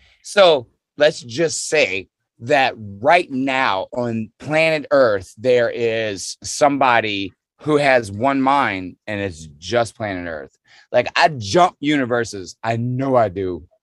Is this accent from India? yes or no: no; Houma, Louisiana, United States; in Houma, Louisiana, south of New Orleans, my hometown got flattened